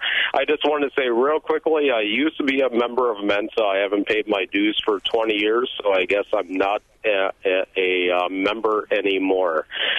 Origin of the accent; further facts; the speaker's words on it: Shawano, Wisconsin, United States; I'm from Shawano, not Wausau, but that's close enough, only an hour away.